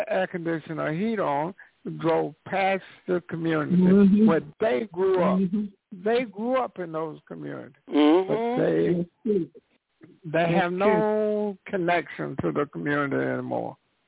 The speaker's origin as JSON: {"language": "English", "region": "the South", "country": "United States", "tie": "born or raised there", "said": "Well, think about it. I grew up in the South. What do we say? If we could just get to New York, we didn't say in heaven, but if we just get to New York, we abandoned what was ours."}